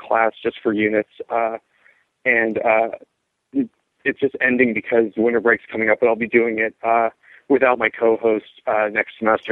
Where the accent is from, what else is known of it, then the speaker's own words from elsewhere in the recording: Encino, California, United States; I'm actually not from where. I just go to school up here. I'm from Encino, California, in Los Angeles.